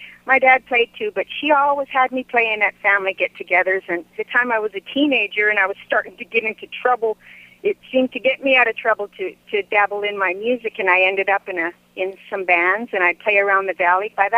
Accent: Canada; now in United States; I don't get to go back up to Canada as much as I'd like to, but all my family's still there, and I still have lot of ties there, and I'm still a Canadian citizen.

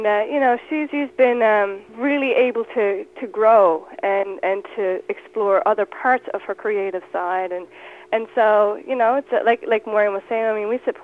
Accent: Newfoundland and Labrador, Canada; Well, I mean, we grew up in Newfoundland, which is a very Celtic place

